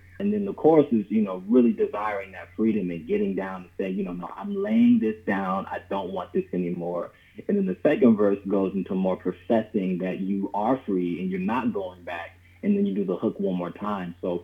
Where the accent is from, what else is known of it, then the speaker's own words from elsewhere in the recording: Los Angeles, California, United States; I grew up in Los Angeles, California, so I've been around the entertainment industry.